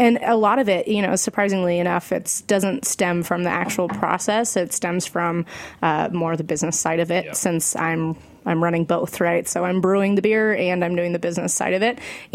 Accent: California, United States; born there; I was born in California, so I have a lot of friends down south in San Diego

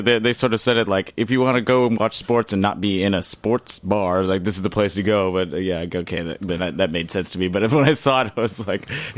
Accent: Oakland, California, United States; I'm from Oakland

